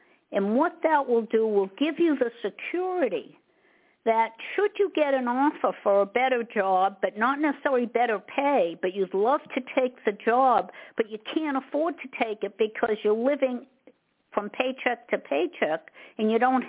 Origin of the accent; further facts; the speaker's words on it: Massachusetts, United States; Now, I originally came from Massachusetts. Maybe you could tell from my accent.